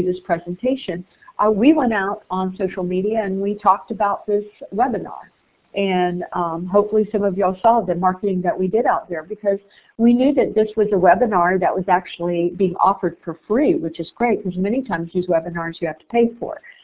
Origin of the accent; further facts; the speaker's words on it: Florida, United States; I'm from Florida. You know, we typically don't have earthquakes.